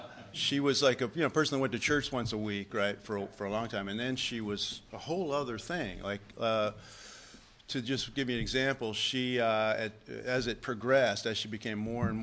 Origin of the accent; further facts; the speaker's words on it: Midland, Texas, United States; born there; So I was born in Midland, Texas, a big family. I've got five brothers and one sister.